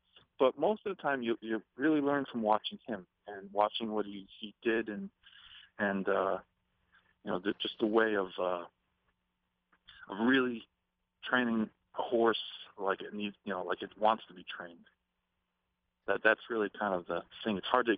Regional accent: New York, United States; who, you know, was growing up in New York, you always kind of revered him

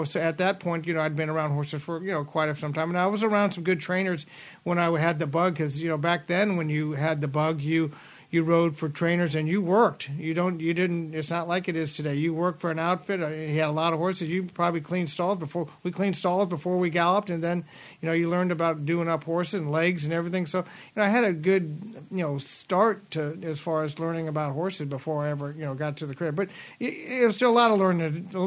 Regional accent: Nebraska, United States; I was from Nebraska, and that's back when they had Exarban

